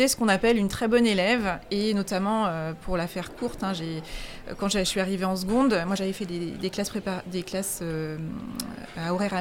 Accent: Rennes, Brittany, France; now in Angers, France; Alors, je suis bretonne d'origine, je suis rennaise. D'accord. Donc, j'ai vécu D'accord. 20 ans à Rennes. Après, je suis partie un peu à droite, à gauche, et ça fait 4 ans que j'habite Angers.

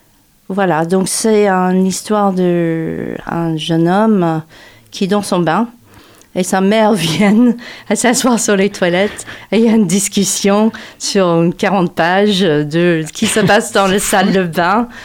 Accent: New York, United States; born there; French is a second language; Je retrouve ma langue, je retrouve mon pays. Je suis née à New York, dans la ville de New York

